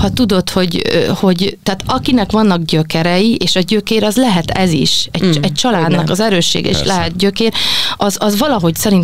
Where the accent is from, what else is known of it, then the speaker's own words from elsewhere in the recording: Szabolcs-Szatmár-Bereg, Hungary; én szatmári vagyok, Szabolcs-Szatmár-Bereg megyei származású